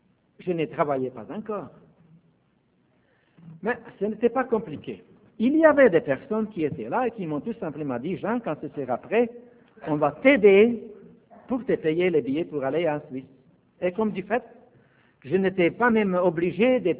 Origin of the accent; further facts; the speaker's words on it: Slovakia; first language Slovak; French is a second language; moved away; un garçon de la campagne, du vieux pays, qui parle slovaque, tout d'un coup se ramasse dans un pays qui n'était pas